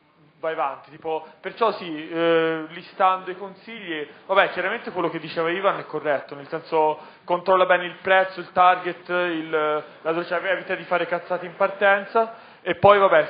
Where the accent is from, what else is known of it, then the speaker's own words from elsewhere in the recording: Pisa, Tuscany, Italy; io sono toscano, sono di Pisa